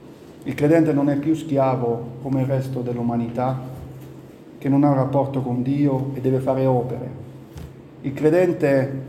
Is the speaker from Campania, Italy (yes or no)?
no; Apulia, Italy; now in Val di Fiemme, Italy; tu sei del sud? Sì, sono pugliese. È interessante che quando vado in Puglia, loro mi dicono: tu non sei di qua, tu sei del nord, sei trentino.